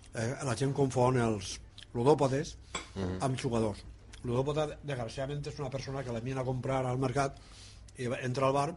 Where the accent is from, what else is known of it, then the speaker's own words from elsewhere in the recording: Valencian Community, Spain; nosaltres a València, el meu poble està a una hora i quart del centre de València caminant.